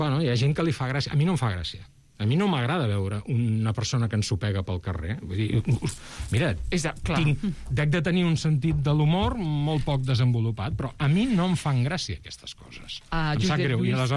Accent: Barcelona, Catalonia, Spain; born there; jo que vaig néixer a Montjuïc

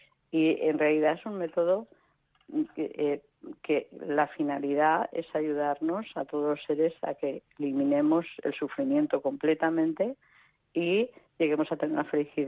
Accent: Zaragoza, Aragon, Spain; Pues yo soy de Zaragoza.

